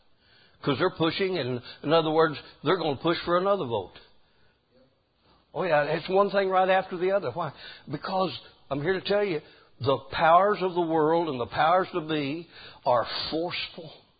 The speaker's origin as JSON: {"language": "English", "country": "United States", "said": "Now, we in America, and I'm glad I'm an American, amen."}